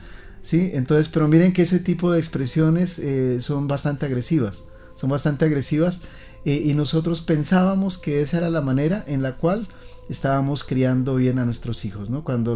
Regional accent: Colombia; nosotros como colombianos tenemos que empezarlas a resolver.

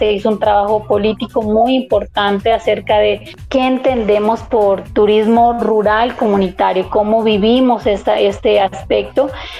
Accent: Florencia, Cauca, Colombia; accent: southern Nariño; Florencia es un municipio que queda al sur del departamento del Cauca, queda ya a límites con Nariño, por eso mi acento un poco sureño nariñense, por esa influencia. Tiene alrededor de 7.500 habitantes, es un pueblo muy pequeño

